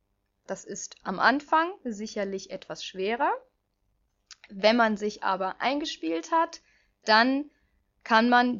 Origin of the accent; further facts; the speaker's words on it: Düsseldorf, North Rhine-Westphalia, Germany; now in France; Ja, ich komme aus Düsseldorf und ich arbeite als Assistentin an einem College und an einem Lycée in der Nähe von Paris.